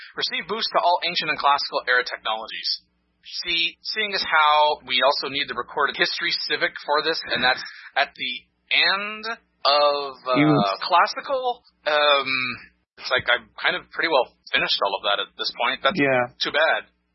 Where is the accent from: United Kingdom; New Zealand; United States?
United Kingdom; England; Man, I'm so English.